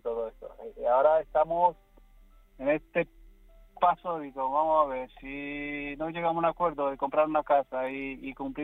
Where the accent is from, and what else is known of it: Romania; Spanish is a second language; moved away as an adult; now in Madrid, Spain